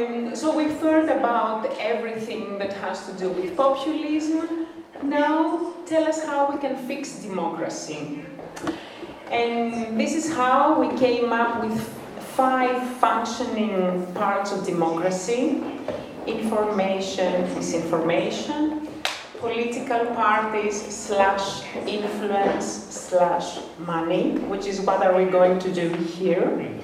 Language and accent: English; Athens, Attica, Greece; but I come from Athens, I work from Athens.